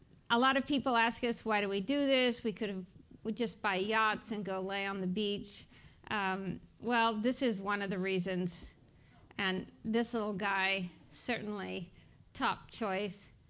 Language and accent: English; California, United States; And that was probably the first time that I was exposed to so many species that, as a Californian, you'd never see.